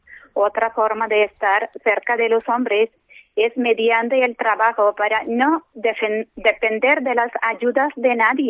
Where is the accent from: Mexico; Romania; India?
India; Spanish is a second language; now in Segovia, Spain; Soy de la India, ya me lo has dicho. Llevo 27 años en esta comunidad y en la diócesis de Segovia, por supuesto.